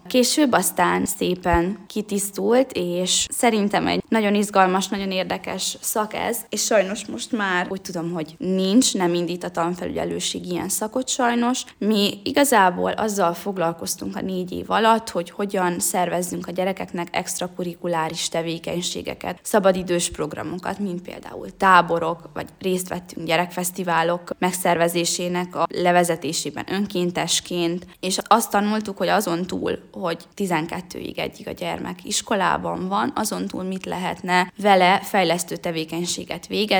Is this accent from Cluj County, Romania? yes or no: no; Marossárpatak, Mureș County, Romania; Marossárpatakon nevelkedtem, és igazi falusi gyerekkorom volt